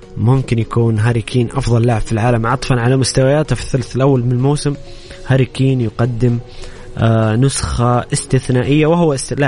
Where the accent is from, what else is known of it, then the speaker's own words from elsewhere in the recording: Saudi Arabia; طبعا أكيد المباراة الأهم بالنسبة لنا كسعوديين مباراة منتخبنا أمام منتخب باكستاني